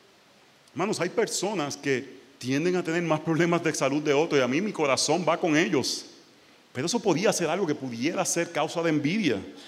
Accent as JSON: {"language": "Spanish", "country": "Puerto Rico", "tie": "born or raised there", "said": "fui a predicar a mi ciudad natal en Puerto Rico"}